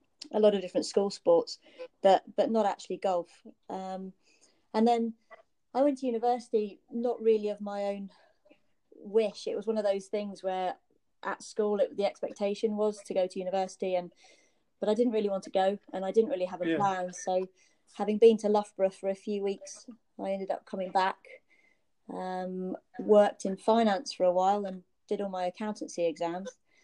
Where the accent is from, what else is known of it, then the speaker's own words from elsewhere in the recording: Jersey; I was born in Jersey and I grew up here